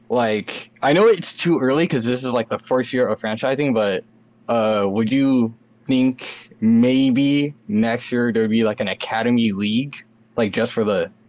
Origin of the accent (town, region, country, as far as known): California, United States